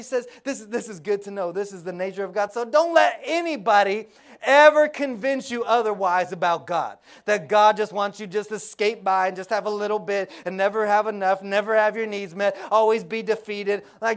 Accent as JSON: {"language": "English", "region": "Oklahoma", "country": "United States", "tie": "born or raised there", "said": "We don't need them here in Florida because it's always hot. But I grew up in Oklahoma, and we get winter there."}